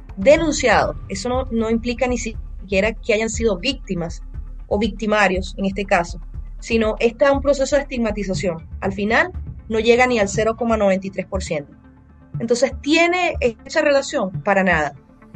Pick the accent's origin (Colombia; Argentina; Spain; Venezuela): Venezuela; Y eso somos los venezolanos en distintos países de Latinoamérica